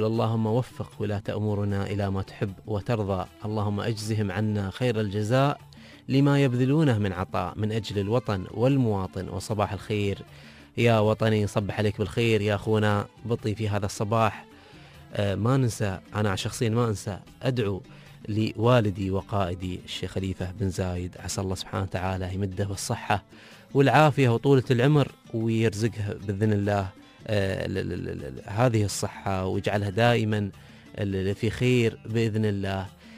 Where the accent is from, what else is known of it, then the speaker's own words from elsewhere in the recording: United Arab Emirates; ما أجمل عندما تتباهى بين الناس وتقول أنا إماراتي